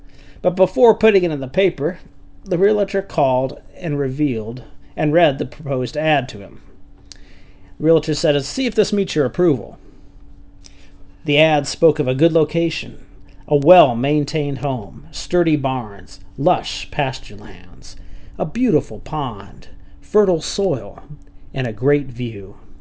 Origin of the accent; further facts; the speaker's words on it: Florida, United States; when I was growing up in Florida, as a boy, my dad and I used to watch football on Sundays.